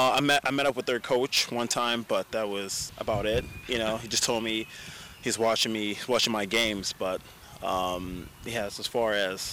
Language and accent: English; Ghana; born there; also born or lived in South Africa; my family's from Ghana. I was born in Ghana as well. So, you know, that's home for me.